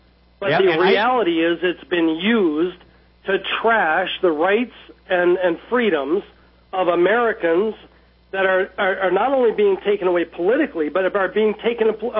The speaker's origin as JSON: {"language": "English", "country": "Canada", "said": "As a Canadian, I want you to understand"}